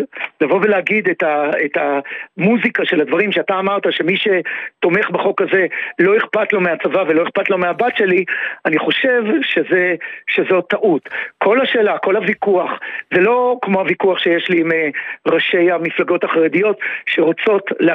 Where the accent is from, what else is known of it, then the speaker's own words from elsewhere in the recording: Bnei Brak, Tel Aviv District, Israel; אני גדלתי בבני ברק ולמדתי בחינוך חרדי עד התיכון, ואחיות שלי חרדיות.